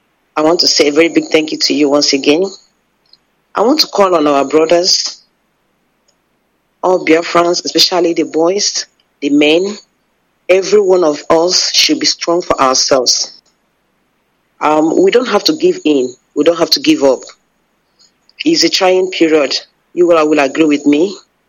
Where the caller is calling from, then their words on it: Port Harcourt, Rivers, Nigeria; I'm calling from Port Harcourt.